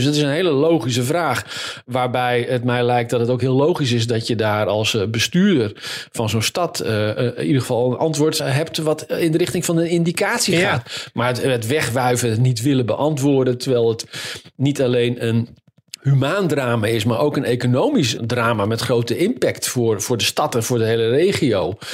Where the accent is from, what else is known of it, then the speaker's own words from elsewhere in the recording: Holland, Netherlands; misschien ben ik als Hollander daar iets te nuchter over